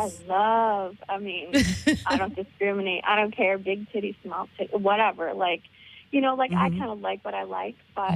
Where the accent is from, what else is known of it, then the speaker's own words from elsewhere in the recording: Michigan, United States; Michigan, so kind of the bottom of the thumb, kind of near Toledo. So so I didn't go too far from kind of my hometown, and I still have family and stuff that live down there.